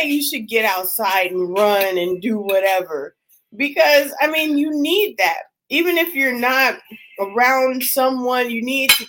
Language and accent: English; the West, United States; I'm on the East Coast anyway. You know, I'm from like from the West where we just love each other.